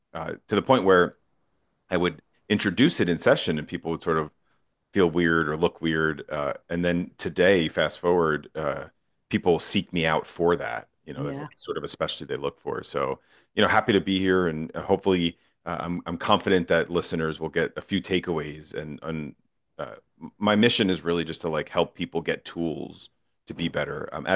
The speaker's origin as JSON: {"language": "English", "region": "New Jersey", "country": "United States", "said": "I'm from Jersey. And so if you're on the highways in Jersey, we're not known to be very patient."}